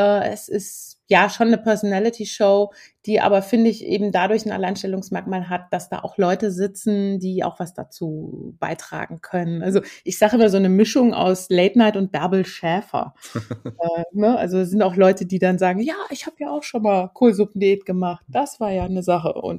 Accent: Hümme, Hesse, Germany; ich komme aus Hümme und bin eine der wenigen Frauen in der Comedy und dann in Hessen sowieso.

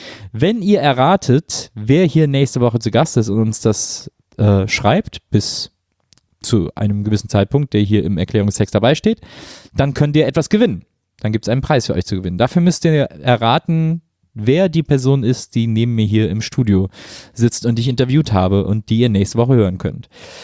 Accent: Rhineland, Germany; ich komme ja richtig aus dem Rheinland, aber da haben wir schön drüber geredet, wie das ist, in dieser Ecke aufzuwachsen

